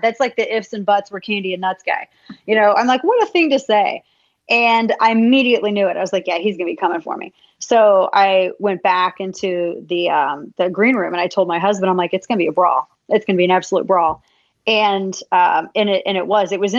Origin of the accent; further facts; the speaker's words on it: the Ozarks, United States; I mean, people know me. I'm from the Ozarks. I'm a brawler.